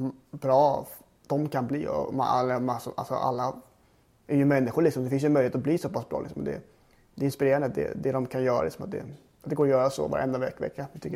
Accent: Grödingen, Stockholm County, Sweden; Jag kommer ju från Grödingen som ligger väl tre mil utanför Stockholm kanske.

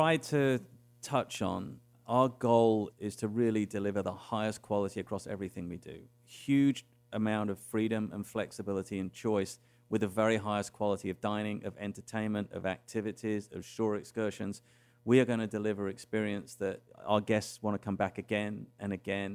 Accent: England, United Kingdom; born there; I was born in England.

